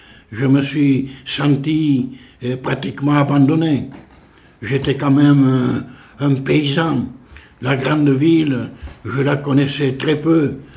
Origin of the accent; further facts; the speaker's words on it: Occitanie, France; accent: Lot; C'est des gens qui étaient très chaleureux, qui riaient un peu de mon accent du Lot.